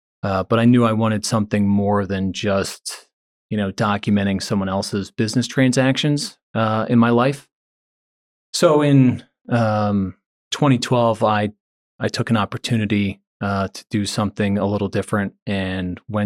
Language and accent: English; Paoli, Pennsylvania, United States; So I grew up in Paoli, where our office is today. I'm the youngest of seven kids.